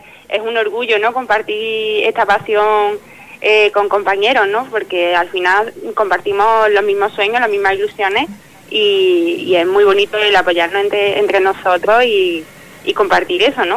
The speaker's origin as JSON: {"language": "Spanish", "town": "Córdoba", "region": "Andalusia", "country": "Spain", "said": "No, soy de Córdoba."}